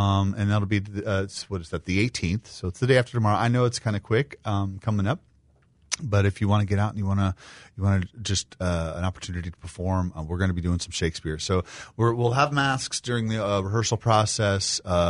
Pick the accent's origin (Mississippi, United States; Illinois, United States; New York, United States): Illinois, United States; Decatur; I'm not from Galesburg originally. I grew up in Decatur, Illinois.